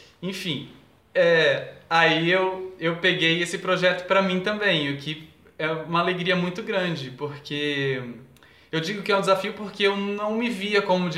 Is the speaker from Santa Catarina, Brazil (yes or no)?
yes; Rio do Sul, Santa Catarina, Brazil; eu voltei a morar aqui em Rio do Sul, Santa Catarina, que é a minha cidade natal, né? Onde eu nasci. Eu voltei a morar em Santa Catarina